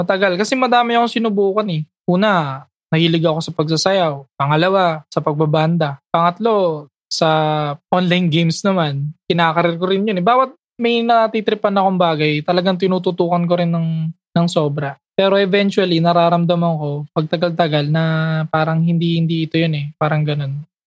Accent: Caloocan, Metro Manila, Philippines; now in Antipolo, Philippines; Dati, taga Caloocan kami. Yun, tapos lumipat kami dito sa Antipolo. Until now, nandito na kami. For how many years? 14 years yata? 15?

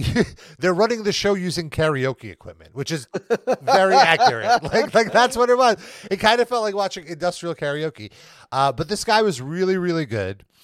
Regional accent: Chicago, Illinois, United States; Yeah, you know, I'm from Chicago, but.

